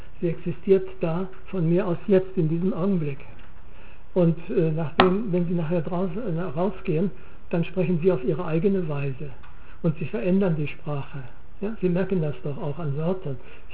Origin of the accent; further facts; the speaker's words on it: Northern Germany, Germany; Bei uns sagt man nie Grüß Gott. Ich bin aus Norddeutschland und wir verlassen das Grüß Gott dann den Bayern und so weiter.